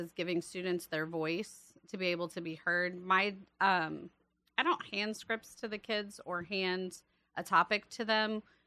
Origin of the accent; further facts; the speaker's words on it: Callander, Iowa, United States; now in Malvern, United States; Well, I'm originally from Callander, Iowa, which is up by Fort Dodge. And we ended up in Malvern, clear back in 2003.